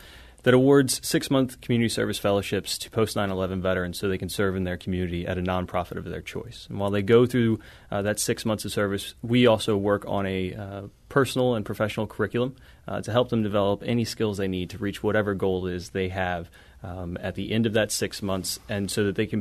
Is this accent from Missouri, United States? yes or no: yes; St. Louis, Missouri, United States; I'm also from St. Louis, and growing up in South St. Louis, I didn't get the broadest world view.